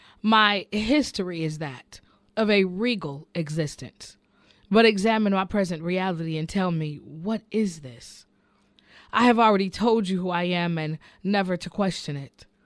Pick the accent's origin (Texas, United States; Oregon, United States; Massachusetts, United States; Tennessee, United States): Oregon, United States; Portland; I'm from Portland, but I do this all over the United States. But centered on Portland because this is my home.